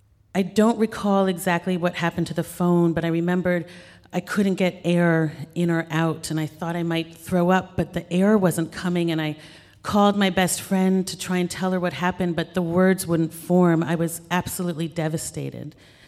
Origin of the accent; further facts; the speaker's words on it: New York City, New York, United States; My brother and I grew up here in New York